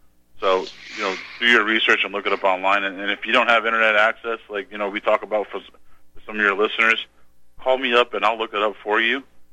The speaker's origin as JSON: {"language": "English", "region": "Nebraska", "country": "United States", "tie": "born or raised there", "said": "You know, I'm from the Midwest. I'm from Nebraska. And I grew up on a farm"}